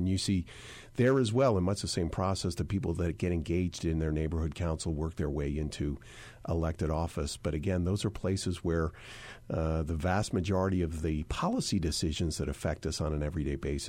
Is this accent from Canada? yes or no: no; California, United States; And I say this as a Californian who understands that even in local races, these are significant turnouts.